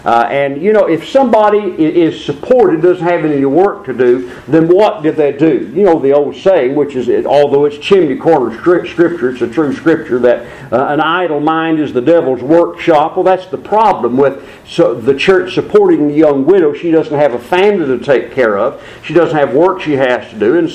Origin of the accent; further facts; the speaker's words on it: Conway, United States; where I grew up, in the congregation where I grew up in Conway, there was a bunch of kids.